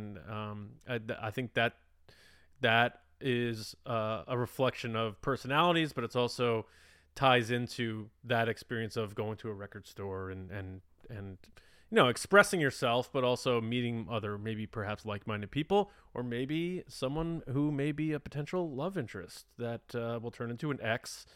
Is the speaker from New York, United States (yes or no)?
yes; West Babylon, New York, United States; There was this record store by my house where I grew up originally on Long Island.